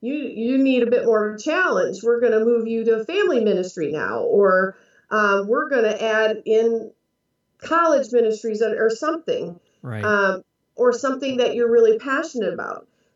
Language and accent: English; Wisconsin, United States; Now, I'm from Wisconsin. I grew up with that whole Minnesota nice.